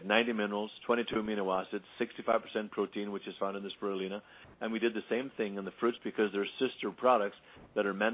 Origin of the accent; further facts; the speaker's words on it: Ireland; when I was a kid growing up in Ireland.